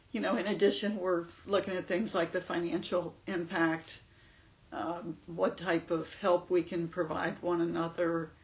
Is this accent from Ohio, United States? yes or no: yes; Cincinnati, Ohio, United States; born there; I was born in Cincinnati, Ohio in 1955.